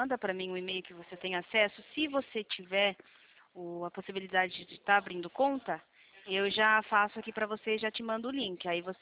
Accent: Sorocaba, São Paulo, Brazil; pertinho daqui onde eu sou de Sorocaba.

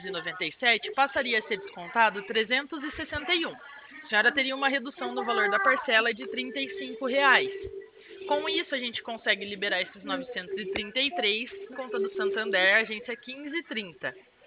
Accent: Rio Claro, São Paulo, Brazil; Eu sou do interior de São Paulo. A senhora conhece Rio Claro?

